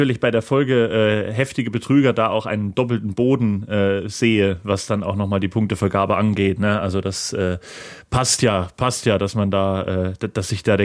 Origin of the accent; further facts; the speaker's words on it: East Germany, Germany; ich als Ostdeutscher habe natürlich nur Männer genommen, damit ich nicht gendern muss.